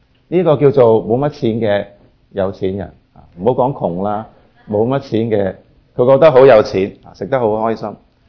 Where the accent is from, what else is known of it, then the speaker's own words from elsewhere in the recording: China; 大家都记得我们中国人的唐诗